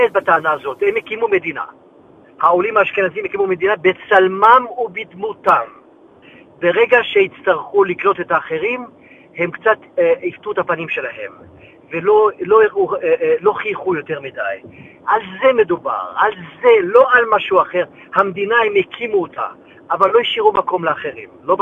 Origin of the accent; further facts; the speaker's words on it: Morocco; now in Israel; אני באתי ממרוקו, אני לא שמעתי מעולם על הגזזת, רק כשהגעתי לפה, אני בהרבה תופעות מרוקאיות, למדתי אותם פה אגב, בארץ.